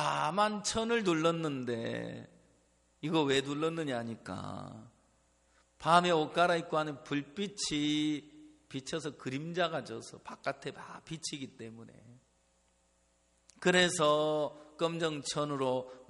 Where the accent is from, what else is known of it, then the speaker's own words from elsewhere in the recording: Daejeon, South Korea; 저도 대전 사람입니다만은